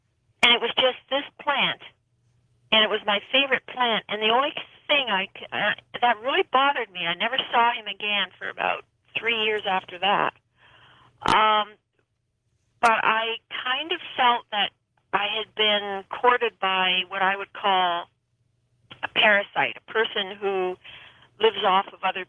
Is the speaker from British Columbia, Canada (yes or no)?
no; Toronto, Ontario, Canada; now in Petaluma, United States; Yeah, well, I'm actually from Toronto, Canada